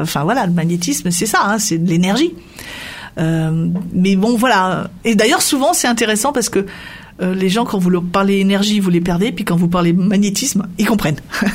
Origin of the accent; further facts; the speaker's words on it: Saint-Martin-en-Vercors, Auvergne-Rhône-Alpes, France; moi qui suis issue de ce territoire, hein, je suis native de Saint-Martin-en-Vercors